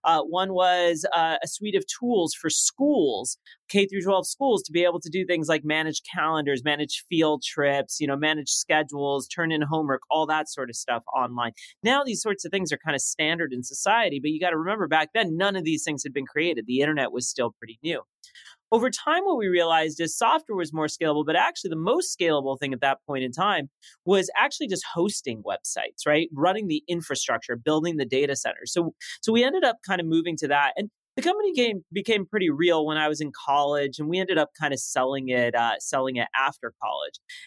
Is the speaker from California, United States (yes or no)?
yes; Los Angeles, California, United States; accent: French; first language French; English is a second language; My first language was French. So, you know, I'm growing up in Los Angeles with this like thick French accent.